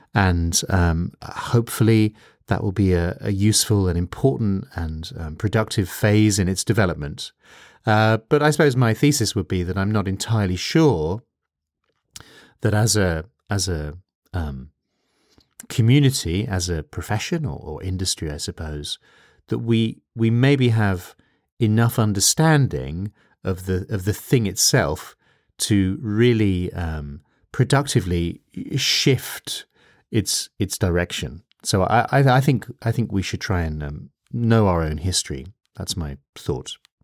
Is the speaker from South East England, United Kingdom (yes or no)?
yes; Chatham, South East England, United Kingdom; in Chatham in the Medway Towns, which, as it happens, is my hometown. It's the place where I lived.